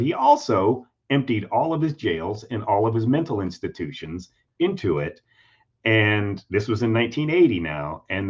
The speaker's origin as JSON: {"language": "English", "region": "Florida", "country": "United States", "tie": "born or raised there", "said": "You know, I was raised in South Florida."}